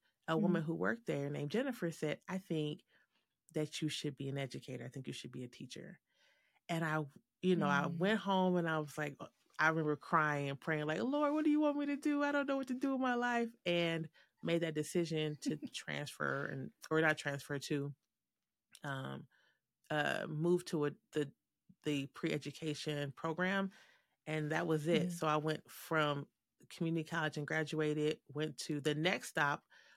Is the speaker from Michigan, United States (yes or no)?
yes; Detroit, Michigan, United States; moved away as an adult; I was graduating from college in Michigan, and I'm from Detroit, Detroit Public Schools was closing tons of schools.